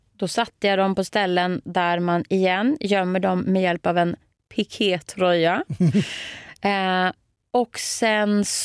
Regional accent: Sweden; jag själv är ju svenska mitt modersmål.

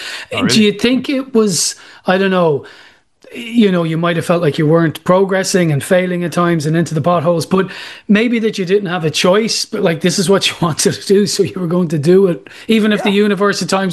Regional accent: Blanchardstown, County Dublin, Ireland; certainly in the one I grew up beside in Blanchardstown

